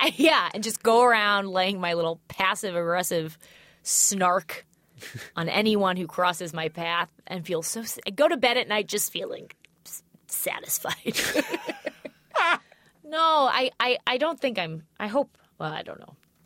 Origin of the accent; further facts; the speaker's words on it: St. Louis, Missouri, United States; now in New York, United States; So when I came to New York, you know, I grew up in St. Louis.